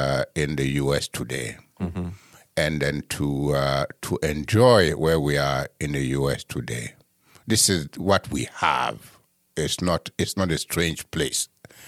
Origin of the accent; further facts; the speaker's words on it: United States; So I am a U.S. person. I'm an American